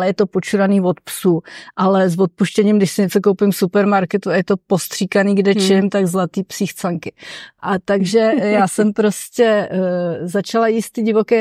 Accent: Prague, Czechia; já jsem vlastně od dětství žila v paneláku v Praze

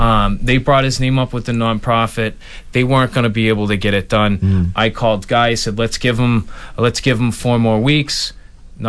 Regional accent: Massachusetts, United States; I feel like I'm a patriot. I'm a Minuteman. I grew up in Massachusetts. I grew up on the South Shore. We have this heritage.

